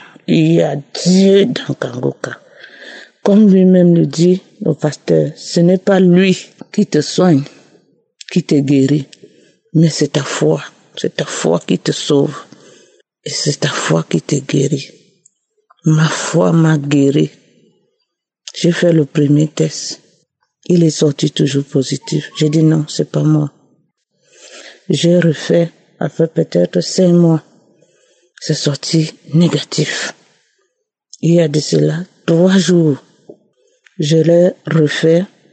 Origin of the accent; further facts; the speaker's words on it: Cameroon; Je viens du Cameroun.